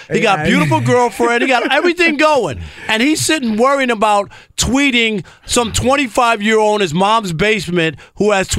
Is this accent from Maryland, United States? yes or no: no; Jamaica, Queens, New York, United States; I'm from Jamaica, Queens.